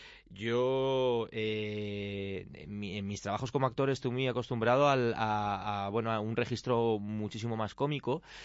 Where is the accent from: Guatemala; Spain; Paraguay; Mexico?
Spain; Alicante, Valencian Community; yo vengo de Alicante, como te digo, entonces el agua salada, para mí, pues fíjate, me viene, está muy cerca a mí